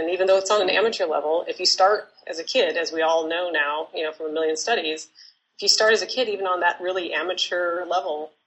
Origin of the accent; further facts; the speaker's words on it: Pierre, South Dakota, United States; where I grew up in Pierre, South Dakota, we had like a concert series